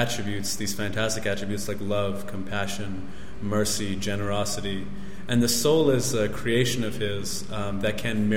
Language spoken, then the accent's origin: English; United States; now in Bangalore, India; Yeah, basically, I'm an American. I came to Bangalore about 6 months ago.